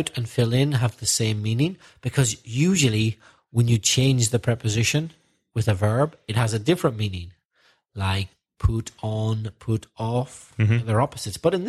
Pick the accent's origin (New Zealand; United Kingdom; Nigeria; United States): United Kingdom; Belfast, Northern Ireland; And I was brought up in Belfast, in Northern Ireland. So we were brought up there.